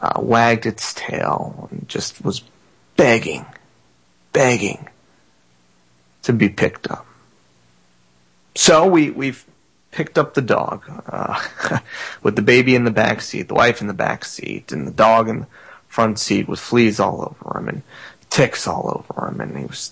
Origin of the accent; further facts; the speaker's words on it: Florida, United States; I'm from South Florida in the city, Steve, and I'm not used to seeing dogs being dropped off in the middle of the country